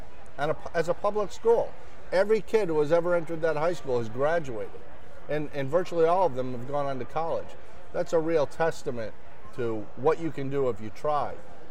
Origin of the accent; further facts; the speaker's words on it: Winter Haven, Florida, United States; Jack Brown Seaplane Base in my hometown, Winter Haven, Florida.